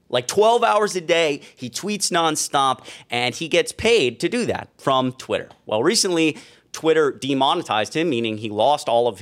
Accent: Atlanta, Georgia, United States; moved away as an adult; now in Chicago, United States; I'm 24 years old. I grew up in Atlanta, Georgia. Shout out to my Georgia people.

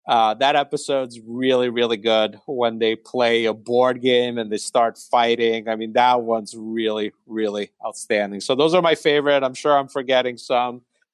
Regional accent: Italy; I grew up in Italy, but I also spent the mother's side of my family's on Long Island. I spent a lot of time there outside New York.

